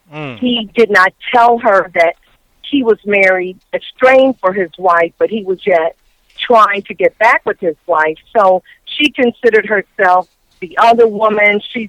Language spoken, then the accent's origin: English; St. Louis, Missouri, United States; when I was doing a book signing in St. Louis, my hometown, and I had just came from Indianapolis where I had a great book signing.